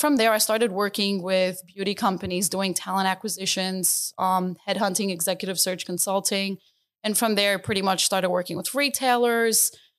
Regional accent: New York City, New York, United States; also born or lived in Albania; now in Australia; I was born in Albania, but I left Albania when I was a few months old. Mm-hmm. So I guess I'm fully American at this point. But I grew up in New York City, in the Bronx specifically.

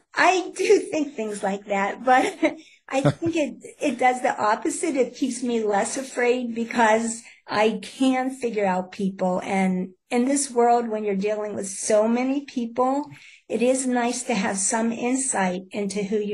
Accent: Pittsburgh, Pennsylvania, United States; I'm from Pittsburgh, Pennsylvania. I started to be the consultant for handwriting cases with the Pittsburgh police.

